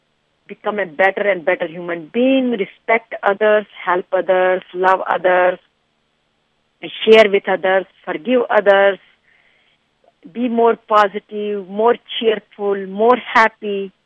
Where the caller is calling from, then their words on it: San Francisco, California, United States; From San Francisco, California.